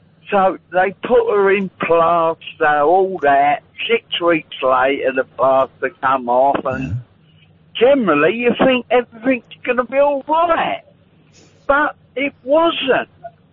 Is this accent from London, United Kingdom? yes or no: yes; London, United Kingdom; I'm from South London.